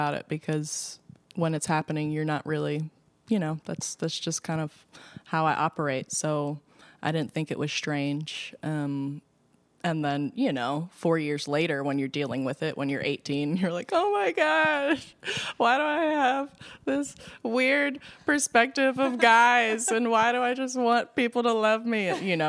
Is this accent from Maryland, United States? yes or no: yes; Baltimore, Maryland, United States; Anyway, I grew up in West Baltimore.